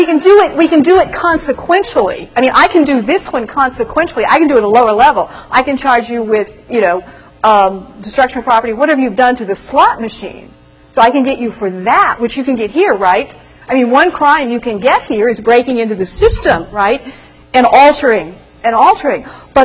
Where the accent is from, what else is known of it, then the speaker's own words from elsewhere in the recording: United States; I'm an American. We're mercenary.